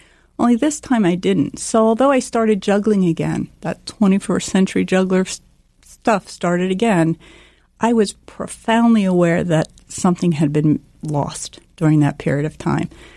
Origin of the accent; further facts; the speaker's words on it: New Jersey, United States; I mean, I grew up here in New Jersey. I went to school at NYU.